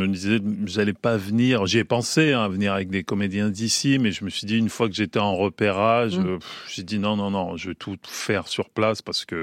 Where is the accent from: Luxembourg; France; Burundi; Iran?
France